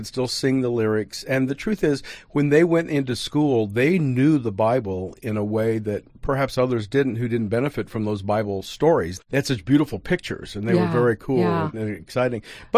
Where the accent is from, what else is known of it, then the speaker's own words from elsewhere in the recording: Honduras; I grew up in Honduras. My parents were missionaries.